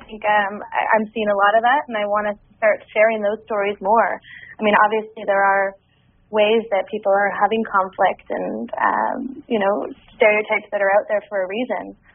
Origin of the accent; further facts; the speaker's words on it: Vancouver, British Columbia, Canada; Yeah, I grew up in Vancouver and I grew up in a single family home.